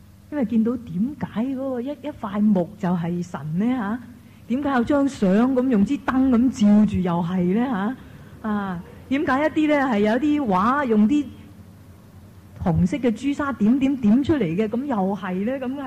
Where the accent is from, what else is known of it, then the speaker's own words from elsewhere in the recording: China; 我回家信我中国人拜那些菩萨，我妈成罗神主牌咁等住我拜